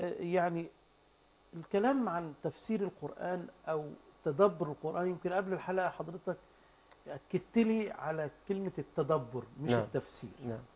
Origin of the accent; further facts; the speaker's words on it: Egypt; بيننا نحن كمصريين